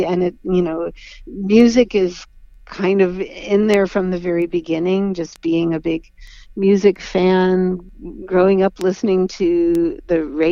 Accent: Pittsburgh, Pennsylvania, United States; moved away as an adult; growing up in Pittsburgh, and then going to New York City in 1976 to go to art school

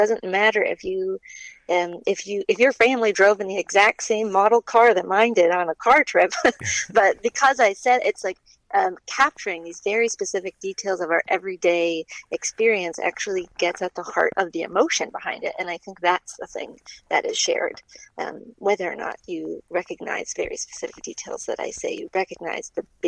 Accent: Duluth, Minnesota, United States; I'm from Duluth, Minnesota, and there's something familiar both about the landscape

